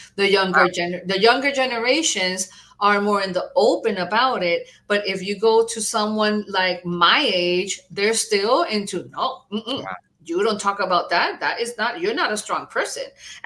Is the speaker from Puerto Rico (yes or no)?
yes; Puerto Rico; And I come from Puerto Rico.